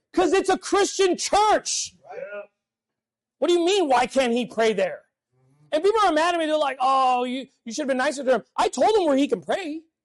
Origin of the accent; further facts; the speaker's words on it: California, United States; I'm from California, by the way. Don't hold it against me.